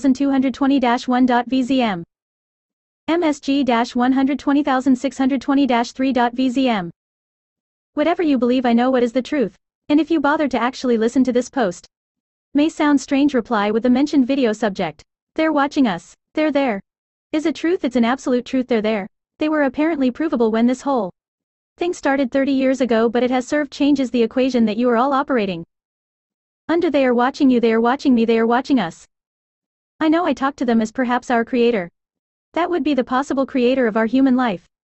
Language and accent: English; San Bernardino, California, United States; born there